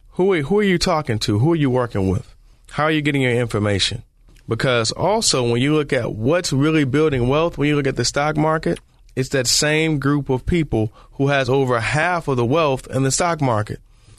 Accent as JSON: {"language": "English", "town": "Detroit", "region": "Michigan", "country": "United States", "tie": "born or raised there", "said": "Before, and I grew up in Detroit. So in Detroit, people worked for Ford, General Motors, Chrysler."}